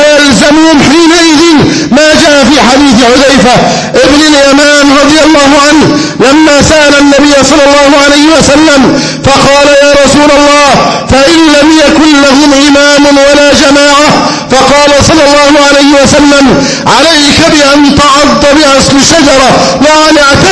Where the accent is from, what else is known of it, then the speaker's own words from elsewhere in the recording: Egypt; أن يجعل بلدنا مصر هذا أمنا أمانا